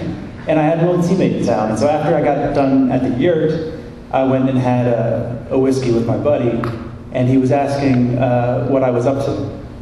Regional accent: Ohio, United States; I grew up in Southwest Ohio, where it's like a religion. My dad was a college football player. And it meant so much to me. I was very much born and bred in that lifestyle

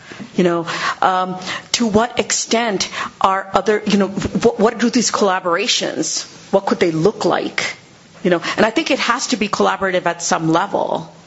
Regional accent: India; Honestly, I'm Indian. Am I only going to write about Indian people?

